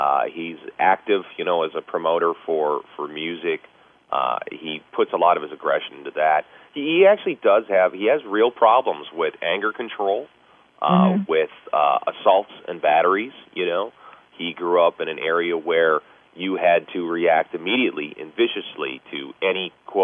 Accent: Chicago, Illinois, United States; I mean, I know where I grew up in Chicago and Blue Island was kind of rough what I dealt with.

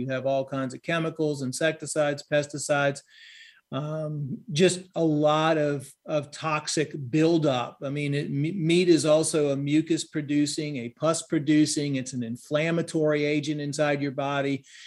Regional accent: Louisiana, United States; I grew up in Louisiana, and you know, Louisiana is a hunting and fishing, you know, mecca over there.

